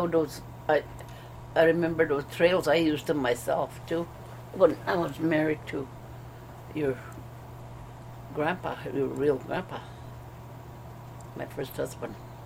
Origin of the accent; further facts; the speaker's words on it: Carlock, Illinois, United States; born there; Well, I was born in Carlock, 1920.